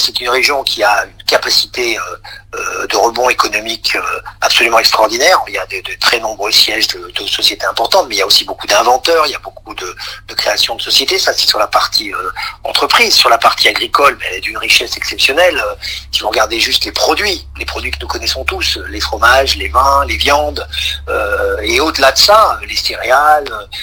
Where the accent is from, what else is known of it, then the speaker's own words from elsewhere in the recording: France; en tant que Français et en tant qu'être humain